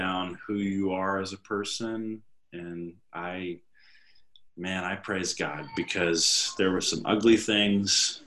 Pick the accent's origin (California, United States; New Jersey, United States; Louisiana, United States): Louisiana, United States; I'm from Louisiana, so my popcorn is spicy. I put some Creole seasoning in it.